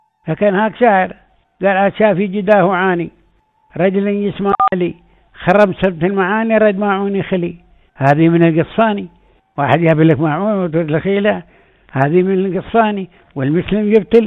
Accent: United Arab Emirates; احنا خصوصا احنا دولة الامارات

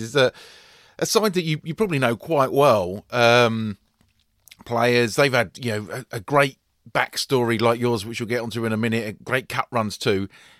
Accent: London, United Kingdom; I grew up in West London, still involved up there.

